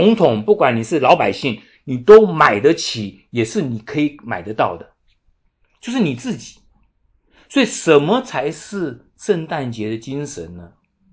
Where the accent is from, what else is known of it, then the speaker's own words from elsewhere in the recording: China; 我们中国人所谓的礼尚往来。